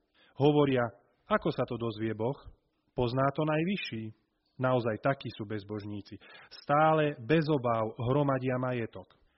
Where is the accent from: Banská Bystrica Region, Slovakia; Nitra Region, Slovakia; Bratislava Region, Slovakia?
Nitra Region, Slovakia; Nitra; Som z Nitry